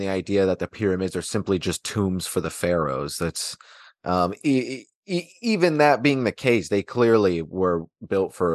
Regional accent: Anchorage, Alaska, United States; Most of my family's from Georgia, so I come from the South, even though I was raised in Alaska, in Anchorage, for most of my life.

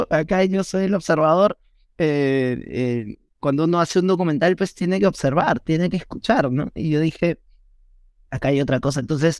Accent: Peru; hacer como una especie de radiografía de lo que somos los peruanos.

